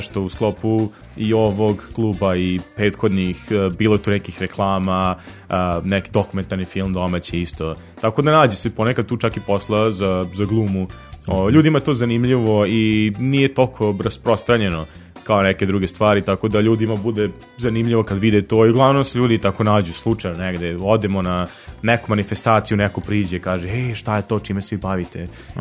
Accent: Sremska Kamenica, Vojvodina, Serbia; Mi smo tu u Novom Sadu, ali imamo naravno članove iz Kamenice, odakle sam ja.

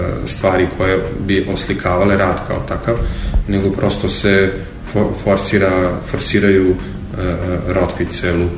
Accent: Serbia; Mladi kod nas u Srbiji, onako iskreno, posle više godina iskustva imam utisak

